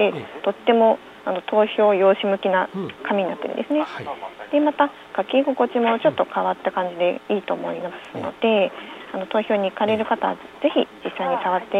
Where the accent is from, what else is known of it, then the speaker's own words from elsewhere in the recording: Seto, Aichi, Japan; で私瀬戸出身なので、